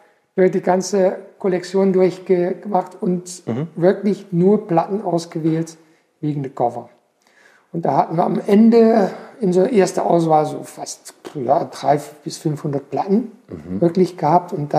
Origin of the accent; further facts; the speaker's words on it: Flanders, Belgium; Ich bin in Belgien am Meer aufgewachsen und komme aus einer musikalischen Familie.